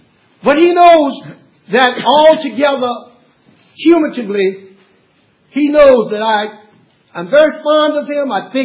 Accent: the South, United States; born there; I was born in the South, Mr. Controller, and I saw discrimination.

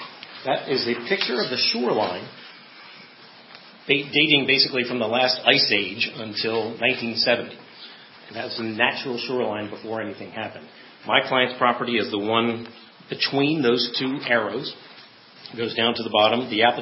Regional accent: Annapolis, Maryland, United States; I grew up in Annapolis. I was a child when, childish when all this was going on.

